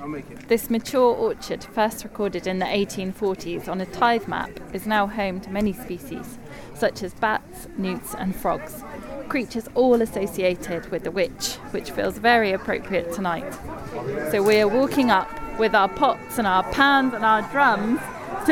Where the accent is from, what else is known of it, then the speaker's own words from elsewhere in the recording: South West England, United Kingdom; now in Somerset, United Kingdom; Growing up in Devon and now living in Somerset